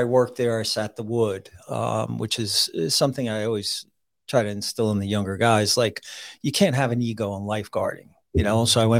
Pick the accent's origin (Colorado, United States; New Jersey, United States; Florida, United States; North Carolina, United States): New Jersey, United States; Brick; Actually, I grew up in Brick.